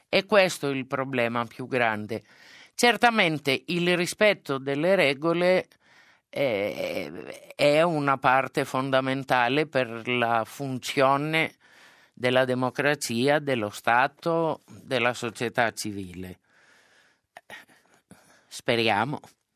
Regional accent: Greece; Italian is a second language; Purtroppo spontaneamente da greca mi viene il pragmatismo della disperazione.

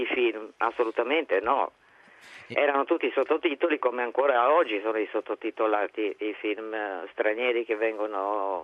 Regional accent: Belgrade, Serbia; Belgrado proprio. Adesso dovrei dire che sono serba, ma io sono jugoslava.

